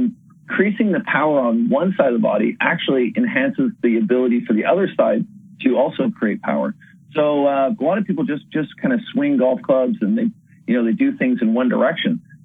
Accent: Canada; I'm coming from Canada.

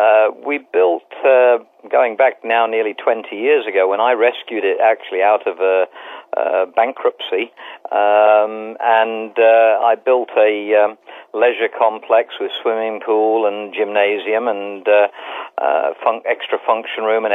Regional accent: England, United Kingdom; born there; I'm a dual national. I'm an American that was born in England, and both my parents are American.

